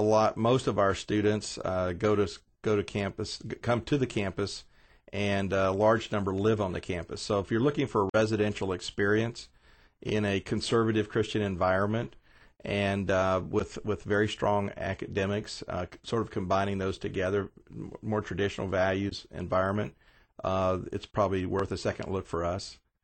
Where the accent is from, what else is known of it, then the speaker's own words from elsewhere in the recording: Las Vegas, Nevada, United States; also born or lived in Louisiana; Well, I was born in Louisiana, but from the age of 5 to 13, I grew up in Las Vegas, Nevada.